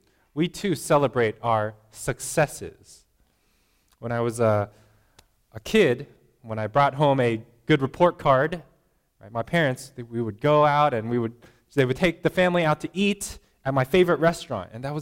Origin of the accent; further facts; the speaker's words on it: Philadelphia, Pennsylvania, United States; So I grew up around Philadelphia, and you know, this is probably huge for them, right?